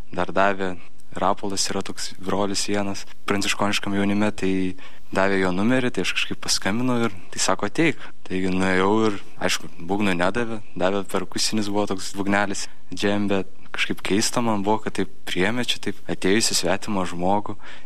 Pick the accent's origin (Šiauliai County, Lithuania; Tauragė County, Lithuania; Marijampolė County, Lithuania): Tauragė County, Lithuania; Kvėdarna; priklausau Kauno pranciškoniško jaunimo brolijai, šiaip esu kilęs iš Kvėdarnos.